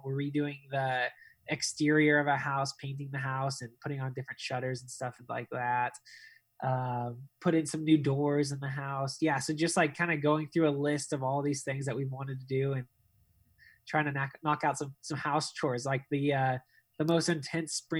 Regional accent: United States; now in Dallas, United States; I've been in Dallas for 7 years. I grew up in the United States, and so moving to Texas was really easy.

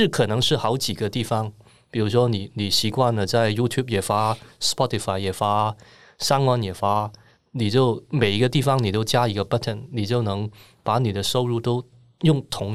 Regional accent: Hong Kong; 可是我们香港那边是每周都会发生这种事情

